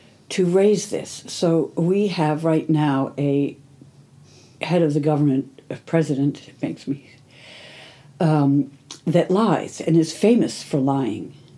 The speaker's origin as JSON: {"language": "English", "country": "United States", "tie": "born or raised there", "said": "the culture I was raised in here in the United States, where I was raised not to lie"}